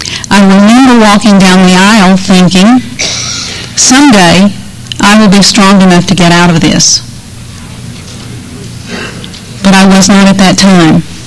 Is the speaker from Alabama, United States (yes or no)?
yes; Birmingham, Alabama, United States; moved away as an adult; also born or lived in Tallahassee, Florida; I moved from Birmingham, Alabama, where I was born and grew up, to Tallahassee, Florida.